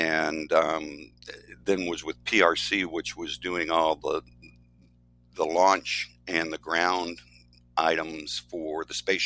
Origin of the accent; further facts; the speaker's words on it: Florida, United States; Well, I am a native Floridian and from the East Coast.